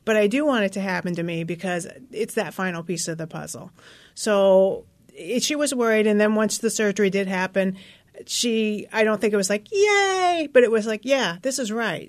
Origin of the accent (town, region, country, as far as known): Indiana, United States; born or raised there